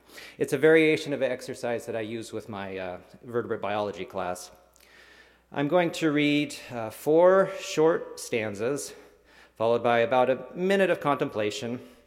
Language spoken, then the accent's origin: English; Missoula, Montana, United States; moved away as an adult; I think growing up in Missoula, Montana, with my parents, who encouraged me to get outside.